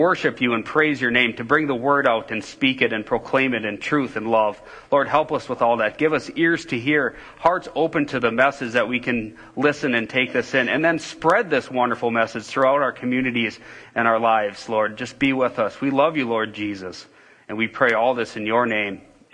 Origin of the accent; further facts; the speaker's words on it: Minnesota, United States; A little chilly, but we're from Minnesota. We're used to that.